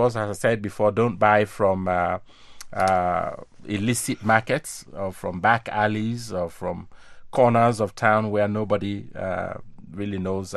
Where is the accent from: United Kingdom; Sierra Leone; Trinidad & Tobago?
Sierra Leone; now in United States; I know in Africa, I am an African from Sierra Leone.